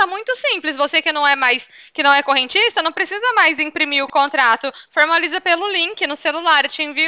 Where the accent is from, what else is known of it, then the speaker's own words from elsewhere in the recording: Ribeirão Preto, São Paulo, Brazil; Eu sou de Ribeirão